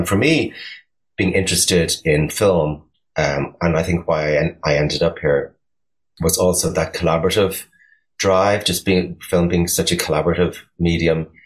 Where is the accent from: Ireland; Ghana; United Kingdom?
Ireland; Dublin, Leinster; now in Brooklyn, United States; Yeah, so I grew up in Dublin, but ended up, and I'm living in Brooklyn.